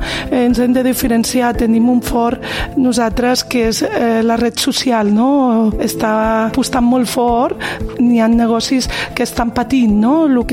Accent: Calella, Catalonia, Spain; born there; Jo sóc nascuda aquí, a Calella, de les arrels del meu pare

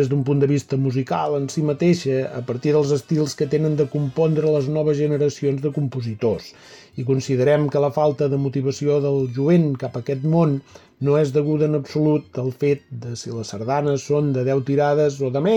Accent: Catalonia, Spain; com empordanesos que som, i considerant que és precisament a l'Empordà on va néixer la sardana com la coneixem ara

